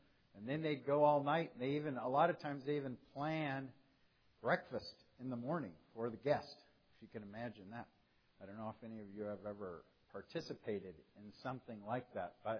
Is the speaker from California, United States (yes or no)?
yes; Fresno, California, United States; He's from San Jose, and I'm from Fresno, which is in Central California.